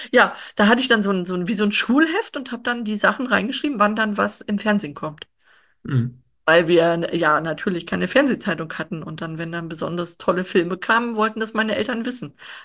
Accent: East Germany, Germany; ich komme aus dem Osten.

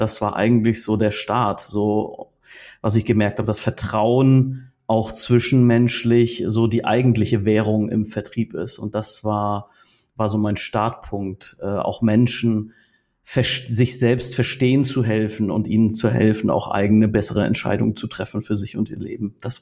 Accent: Northern Germany, Germany; 35 Jahre, bin aus Norddeutschland

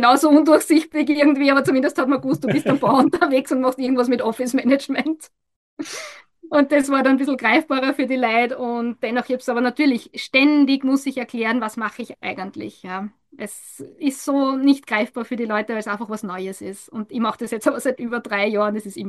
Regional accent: Austria; now in Spain

